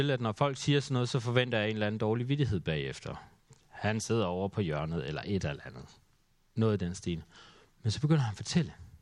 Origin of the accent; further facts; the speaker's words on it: Skive, Central Denmark Region, Denmark; also born or lived in Nørresundby; Fordi Aarhus er lidt nogle andre priser end der, hvor jeg kommer fra, Skive. Da jeg flyttede fra Skive, flyttede jeg nordpå til Nørresundby.